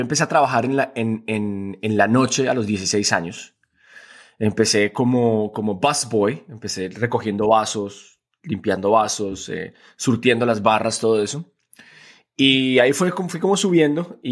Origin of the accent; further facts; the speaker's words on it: Valencia, Valencian Community, Spain; yo me crié en España. Yo llegué a España a los 10 años y viví en España a los 10 a los 20 años. Viví en Valencia.